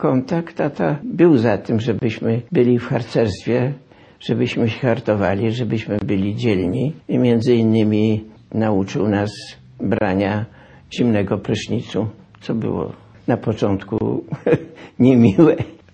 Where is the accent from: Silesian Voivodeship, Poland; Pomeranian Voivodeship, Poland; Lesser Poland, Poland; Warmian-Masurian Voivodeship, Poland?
Pomeranian Voivodeship, Poland; Wejherowo; also born or lived in Gdynia; Na początku mieszkaliśmy w Gdyni, jak przyjechaliśmy z Wejherowa na ulicy Śląskiej.